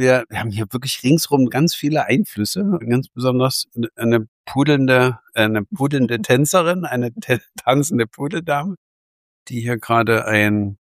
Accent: Berlin, Germany; facettenreich Kulturen, das lieben wir als Berliner sowieso

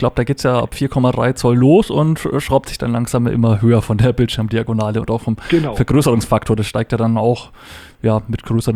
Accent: Bavaria, Germany; born there; ich bin ja auch ein gebürtiger Oberfranke

